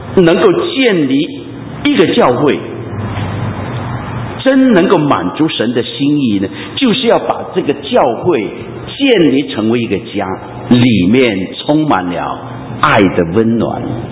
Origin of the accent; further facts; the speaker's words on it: Guangdong, China; 我是广东人嘛，我们广东人那个头脑一流啊